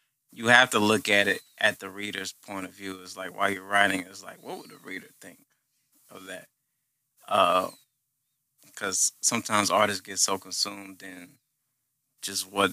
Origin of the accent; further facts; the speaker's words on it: Texas, United States; You know, I'm from Galveston County. I did some shit in Houston, but most of it was local.